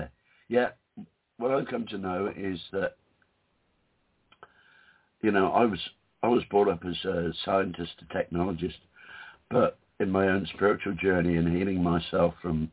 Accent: Taplow, South East England, United Kingdom; born there; 1952 in the Canadian Red Cross Hospital in Taplow, which is in England, in Buckinghamshire.

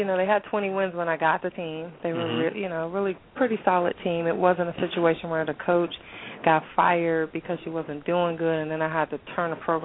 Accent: Ohio, United States; I'm from Ohio. I felt like I could recruit Ohio. It was closer to my parents.

